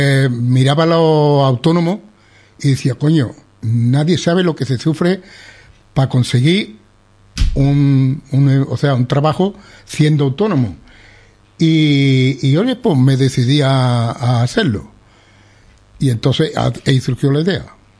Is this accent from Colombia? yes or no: no; Lebrija, Andalusia, Spain; also born or lived in Córdoba; yo nací en Córdoba porque mi madre traía problemas de embarazo, traía mellizos, yo soy mellizo, y allí tenía una hermana que estaba en un hospital, bueno, pues vente para acá y paré aquí. Me parió mi madre allí, me apuntaron y para la Lebrija.